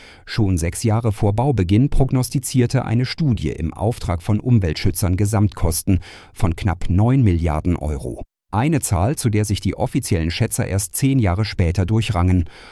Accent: Stuttgart, Baden-Württemberg, Germany; born there; moved away; Als gebürtiger Stuttgarter habe ich meine Heimatstadt schon vor vielen Jahren verlassen und bedauere es nicht.

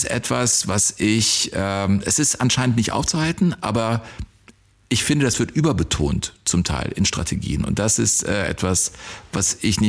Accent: Cologne, North Rhine-Westphalia, Germany; born there; ich bin gebürtig aus Köln.

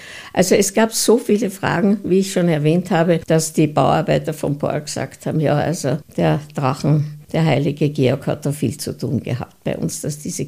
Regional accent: Mauer, Vienna, Austria; Ich bin noch ein Kind des Zweiten Weltkrieges. Ich weiß, wie es bei uns in Mauer zugegangen ist.

